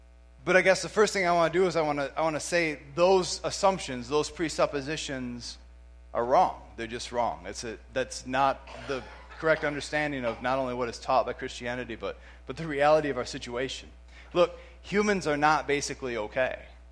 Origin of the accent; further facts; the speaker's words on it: United States; Now, as an American, this makes me uncomfortable, right?